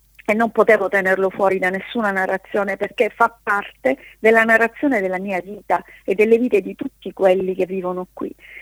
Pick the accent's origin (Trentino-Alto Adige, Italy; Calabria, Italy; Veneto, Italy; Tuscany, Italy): Calabria, Italy; Reggio Calabria; born there; now in Messina, Italy; io sono strettese pienamente, vivo sulle due sponde. Sono nata a Reggio, vivo a Messina, ma non smetto di andare avanti e indietro